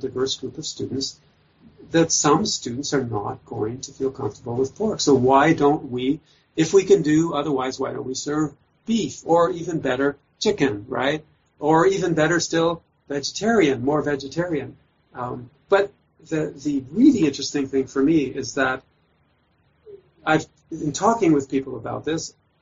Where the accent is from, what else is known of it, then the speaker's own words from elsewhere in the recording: Canada; as a Canadian, living in a country that values multiculturalism